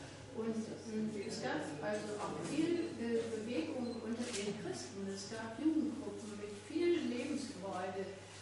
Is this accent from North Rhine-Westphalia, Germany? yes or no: yes; Paderborn, North Rhine-Westphalia, Germany; Meine Heimatstadt Paderborn